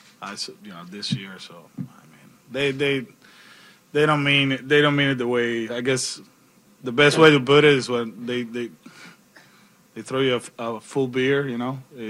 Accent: Puerto Rico; Yeah, everything in my hometown. I actually talked to the governor right after we won, and I say, hey, I can go to, you know, to La Fortaleza to, you know, meet you

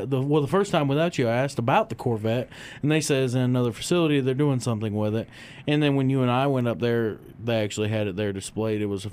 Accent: Michigan, United States; when I was real young growing up in Michigan, my dad actually owned a 76 K5 Blazer.

